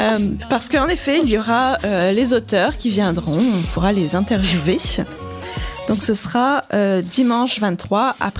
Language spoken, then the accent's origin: French; Amiens, Hauts-de-France, France; Et je viens d'Amiens, et c'est là où j'étais avant Verneuil.